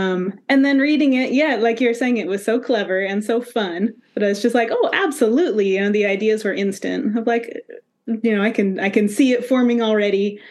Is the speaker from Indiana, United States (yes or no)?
no; Arizona, United States; I grew up childhood in Arizona.